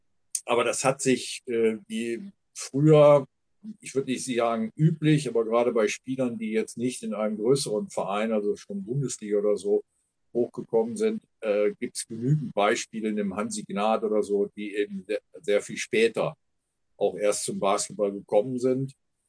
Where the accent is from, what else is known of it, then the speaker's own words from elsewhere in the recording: Hamburg, Germany; born there; Am Anfang stand bei mir auch noch drin, dass ich in Aachen geboren worden wurde, aber ich komme ja an für sich gebürtig aus Hamburg.